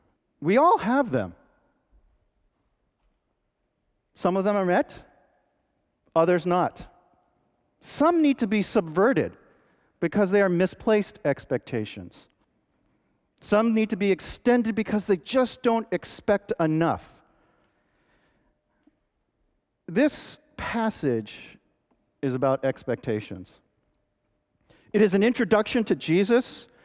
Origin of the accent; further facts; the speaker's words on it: the North, United States; Now, I'm a Northerner, and as we were dating, which I never expected to date a Texan